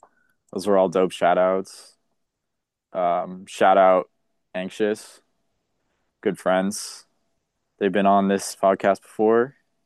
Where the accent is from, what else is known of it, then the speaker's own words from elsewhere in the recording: Monrovia, California, United States; I'm from Monrovia, which is a little bit north. But we're both in LA County, so like the kind of greater LA area.